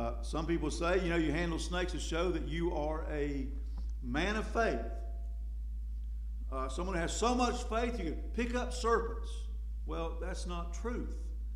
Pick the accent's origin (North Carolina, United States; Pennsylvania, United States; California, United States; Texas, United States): North Carolina, United States; Tryon; I grew up in Tryon, North Carolina, and I lived all my life, I've told you this before, in view of Warrior Mountain.